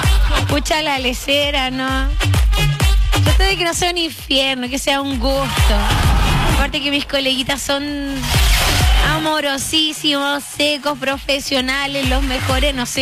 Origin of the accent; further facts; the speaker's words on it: Padre Las Casas, Araucanía, Chile; somos de Villahermosa, cerquita del Santa Isabel de Padre Las Casas, esto es la región de la Araucanía.